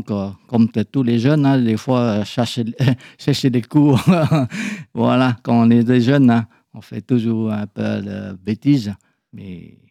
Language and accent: French; Phnom Penh, Cambodia; Je suis né au Cambodge, je suis d'origine chinoise.